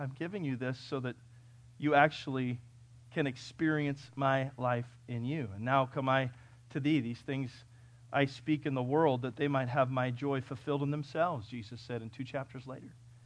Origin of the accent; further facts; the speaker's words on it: California, United States; But that's not where I'm from. I'm from California.